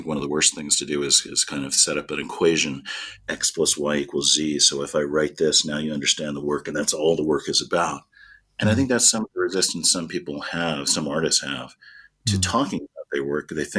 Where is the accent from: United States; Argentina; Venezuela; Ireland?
United States; New Mexico; as a kid growing up in New Mexico, I was very influenced by the Native Americans.